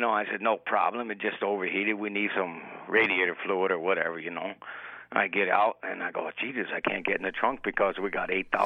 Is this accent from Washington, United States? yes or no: yes; Washington, United States; What I did is I came from the great state of Washington.